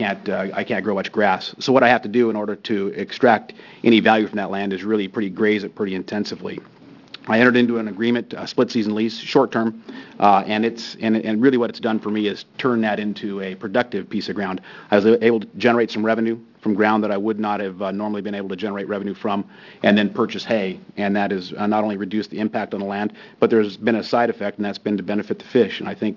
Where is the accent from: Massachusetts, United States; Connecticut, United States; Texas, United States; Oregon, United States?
Oregon, United States; John Day; I'm from John Day. My family owns a small outfit south of John Day between there and Seneca.